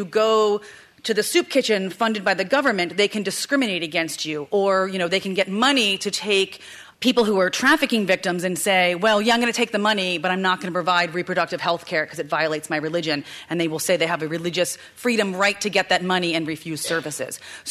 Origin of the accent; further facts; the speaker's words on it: New Jersey, United States; I'm a girl from South Jersey.